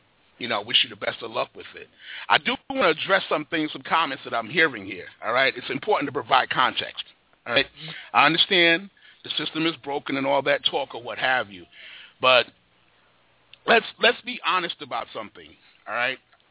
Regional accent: Brooklyn, New York, United States; I come from Brooklyn, New York.

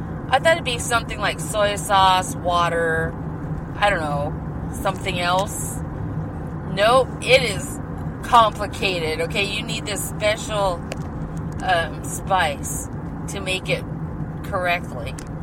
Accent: United States; I'll come out, and I'll let them know I'm American, man.

